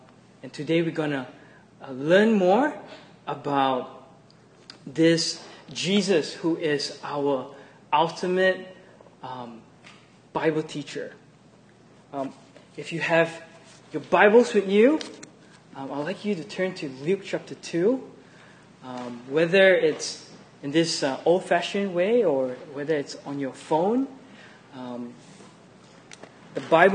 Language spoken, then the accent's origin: English; Malaysia; moved away as an adult; also born or lived in Brunei; now in United States; I'm from Malaysia, but I was born in Brunei. To test your geography, maybe you can look that up in Brunei. I studied in Australia to do my undergrad.